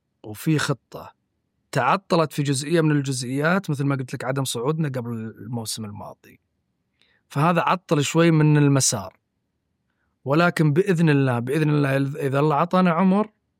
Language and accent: Arabic; Bahrain; لكن مجمل الأمر البحرين ديرتي وهلي